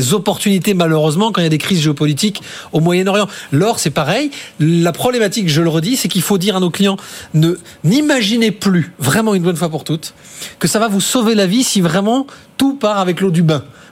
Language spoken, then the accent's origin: French; Bordeaux, Nouvelle-Aquitaine, France